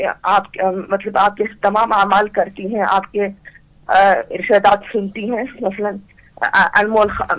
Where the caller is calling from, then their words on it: Calgary, Alberta, Canada; جی میں کینیڈا سے بات کر رہی ہوں.